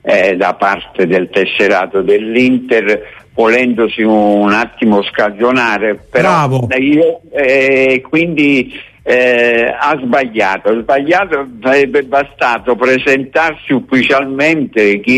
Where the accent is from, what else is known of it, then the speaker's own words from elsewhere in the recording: Naples, Campania, Italy; Io da napoletano, da tifoso del Napoli